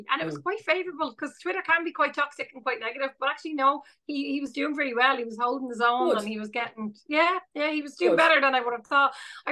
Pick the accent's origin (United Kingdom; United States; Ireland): Ireland; we're Irish people in particular, we go in for the self-deprecating humour.